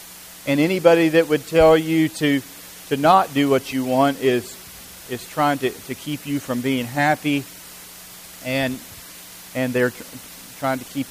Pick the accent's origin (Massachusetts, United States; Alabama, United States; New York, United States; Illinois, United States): Alabama, United States; I introduce myself, I say, "I'm from Alabama," and they say, "I know."